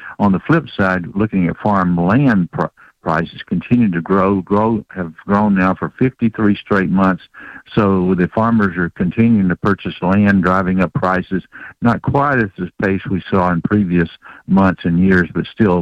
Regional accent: Georgia, United States; I grew up in Georgia, so that's the way you got to be.

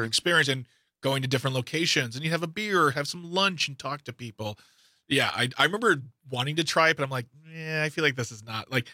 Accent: Waukesha, Wisconsin, United States; I was born and raised in Waukesha.

